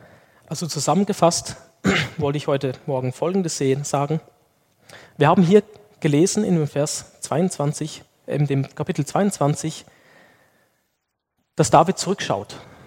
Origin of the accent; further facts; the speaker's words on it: Lithuania; Ich bin ja in Litauen aufgewachsen